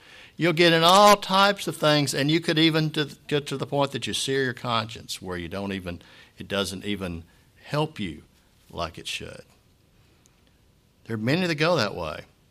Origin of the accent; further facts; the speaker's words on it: United States; I'm proud that I'm an American. You know, America has done a lot of stupid things, but I'm proud to be an American